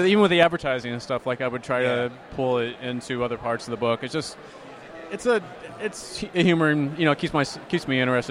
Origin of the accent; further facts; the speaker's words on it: Midwest, United States; That's more based on the narrow-minded type folk that I grew up in the Midwest.